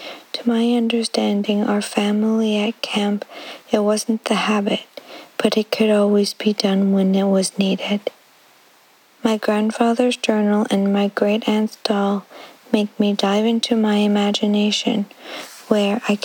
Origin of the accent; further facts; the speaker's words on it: Inukjuak, Quebec, Canada; I'm from Inuktuak, Nunavik, and I spent most of my time in Jojoge.